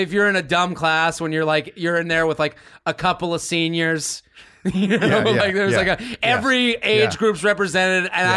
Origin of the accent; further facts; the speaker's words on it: Needham, Massachusetts, United States; I'm from Needham, outside of Boston. So I went to Needham High.